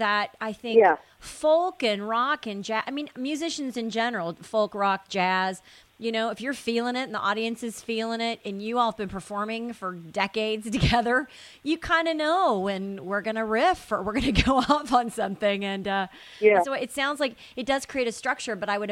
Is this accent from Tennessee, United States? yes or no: yes; Tennessee, United States; I'm from East Tennessee, and I remember hearing you both in about 87 or 88.